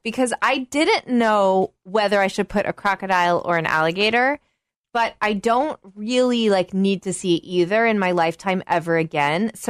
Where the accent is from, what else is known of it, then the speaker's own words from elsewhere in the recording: Oklahoma, United States; I grew up with a healthy fear of these because I am from Oklahoma and these are all over Oklahoma.